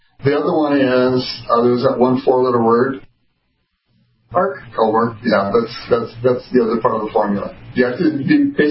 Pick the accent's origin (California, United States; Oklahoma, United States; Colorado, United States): Colorado, United States; Denver; I said, hi, I'm from Denver.